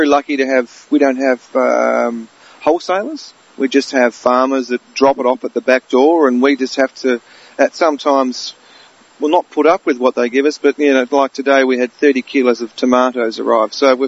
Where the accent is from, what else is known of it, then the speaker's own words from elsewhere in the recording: Launceston, Tasmania, Australia; Launcestonian, to be precise. Yep, born and bred in Launceston, and like all Tasmanians, they're drawn back to this place.